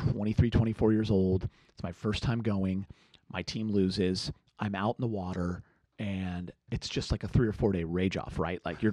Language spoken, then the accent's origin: English; Los Angeles, California, United States; And then, you know, growing up in the Valley here in L.A., I thought I would play 3 professional sports